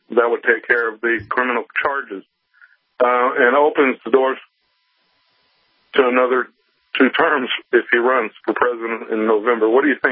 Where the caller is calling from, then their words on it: Texas, United States; I'm calling from Texas, and we all know that the demise of the Republic has been in the works for quite some time.